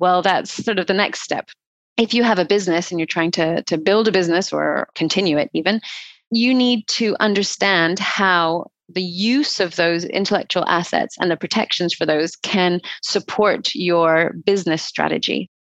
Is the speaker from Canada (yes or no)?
yes; Alberta, Canada; also born or lived in United Kingdom; now in France; I'm Canadian originally, but I didn't know that. Yeah, I am. I'm from Alberta. But then I spent the last 30 years in Europe. So I did all my schooling and studying and everything in the UK. And I've been in the south of France for the last 6 years.